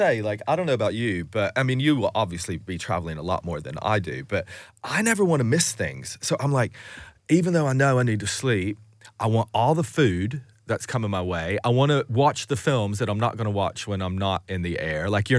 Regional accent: Tennessee, United States; accent: weird accent; moved away as an adult; now in New York City, United States; I'm originally from Tennessee. I've just lived here for a really long time, so I've got this really weird accent.

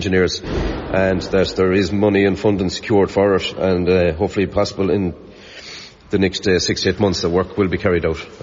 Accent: Curry, Connacht, Ireland; I know it because I'm from Curry, cars do come in at speed from the N17

